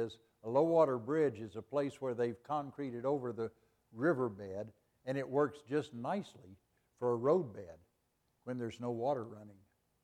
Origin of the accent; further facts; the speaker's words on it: Oklahoma, United States; also born or lived in Arkansas; Back in Arkansas, yeah, I grew up in Oklahoma and Arkansas. I grew up in Oklahoma. My grandparents lived in Arkansas.